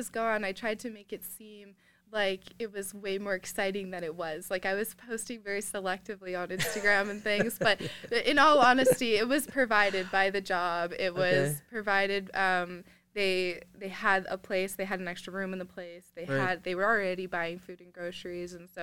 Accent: British Columbia, Canada; born there; also born or lived in Cold Lake / Bonnyville / Edmonton / Sherwood Park; I was just born in BC.

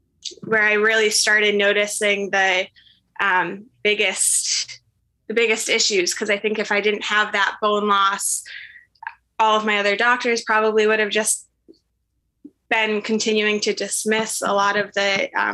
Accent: Topsfield, Massachusetts, United States; In Topsfield, Massachusetts.

